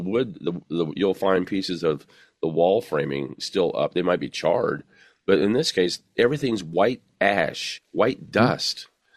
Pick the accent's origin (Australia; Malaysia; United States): United States; California; Ladies and gentlemen, I grew up in Southern California. I was in a huge fire in 1969, in which we went up on the roof and we battled the fire for 6 strong hours.